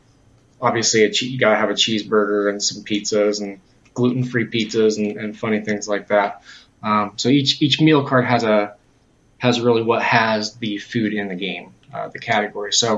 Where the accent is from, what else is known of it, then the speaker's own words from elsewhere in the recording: Dayton, Ohio, United States; We are from Dayton, Ohio, so just a micro publisher